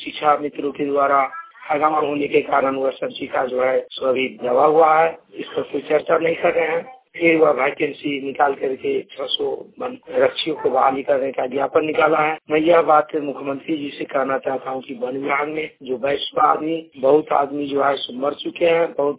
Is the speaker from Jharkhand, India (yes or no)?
no; Madhubani, Bihar, India; Rajasthan police निवास मधुबनी जिला मधुबनी का निवासी हूँ।